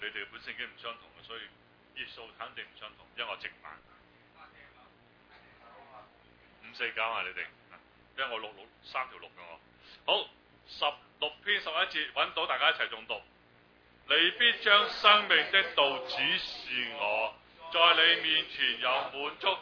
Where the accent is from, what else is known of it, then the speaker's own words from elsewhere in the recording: Guangdong, China; 我哋中国人有句，我哋广东人有句俗